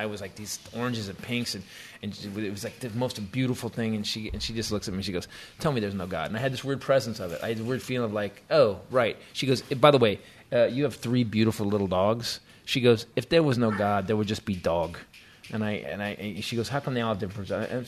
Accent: California, United States; I'm from California. I don't know there's two Greenvilles 5 hours apart.

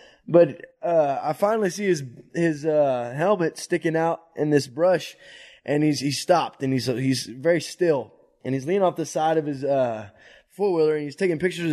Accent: Texas, United States; You know, I'm from Texas. We don't have any we don't have rocks. We don't have mountains. We don't have hills. We don't have these deep washouts.

